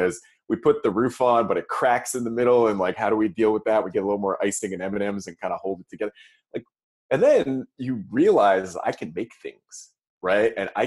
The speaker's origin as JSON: {"language": "English", "town": "Toronto", "region": "Ontario", "country": "Canada", "said": "I'm from Toronto originally, and my parents are there."}